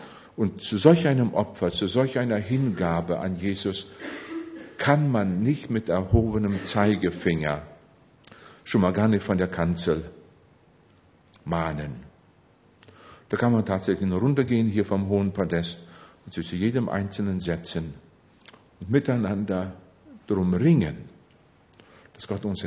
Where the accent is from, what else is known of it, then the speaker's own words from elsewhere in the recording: Miltenberg, Bavaria, Germany; Bayreuth und Miltenberg am Main, wo ich herkomme